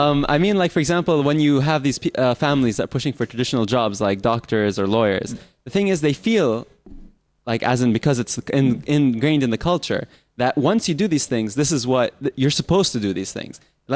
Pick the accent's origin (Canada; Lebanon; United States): Lebanon; I'm from Lebanon. I'm Lebanese.